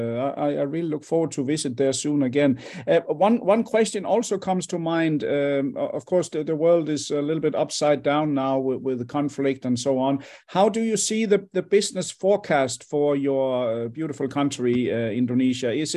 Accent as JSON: {"language": "English", "country": "Denmark", "said": "And, you know, my home country is Denmark. It's the same size as Lombok."}